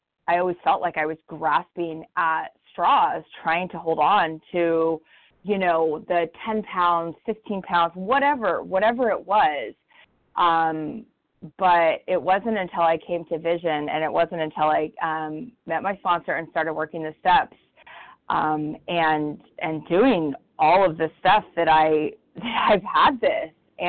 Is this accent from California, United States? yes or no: yes; San Diego, California, United States; I'm from San Diego, California.